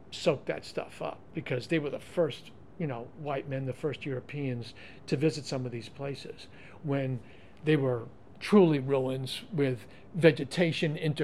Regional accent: New York, United States; And at the same time, I reconnected with a woman with whom I grew up in New York. She grew up three blocks from me.

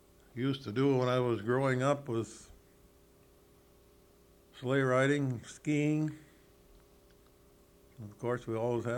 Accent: Leland, Michigan, United States; born there; I was born in Leland, September 5th, 1906.

